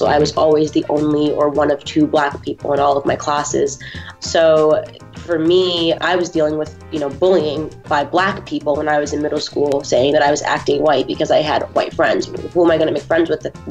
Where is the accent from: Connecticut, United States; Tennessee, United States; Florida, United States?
Connecticut, United States; Stamford; also born or lived in White Plains, United States; So I was born in White Plains, New York, but I was raised in Stamford, Connecticut my entire life.